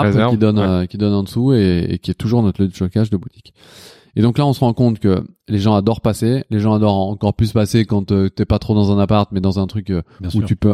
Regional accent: Lyon, Auvergne-Rhône-Alpes, France; Parce que moi, je viens de Lyon.

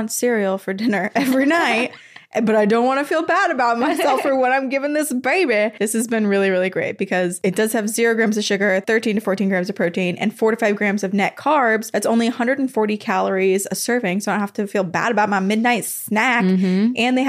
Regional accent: Wolfeboro, New Hampshire, United States; I knew about the Wiley house as I grew up in Wolfboro.

